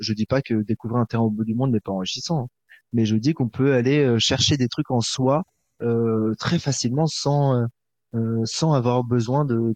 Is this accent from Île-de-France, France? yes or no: yes; Paris, Île-de-France, France; et moi, en tant que Parisien, je ne peux être que le cheval de proue de ça